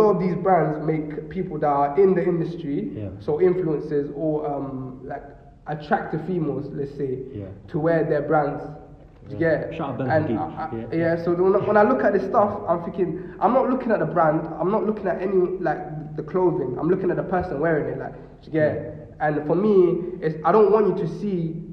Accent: London, United Kingdom; because I'm from London, I'm from, let's say, the hood, innit? I don't like to say the hood, but I'm from the hood.

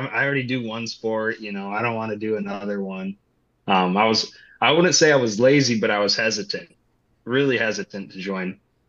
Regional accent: St. John's, Newfoundland and Labrador, Canada; So I ended up taking a break here and staying in my hometown in St. John's.

